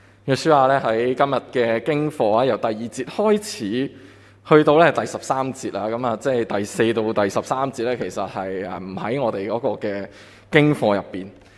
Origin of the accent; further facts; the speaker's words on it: Hong Kong; 我们会知道我们香港人的人工其实都不算低。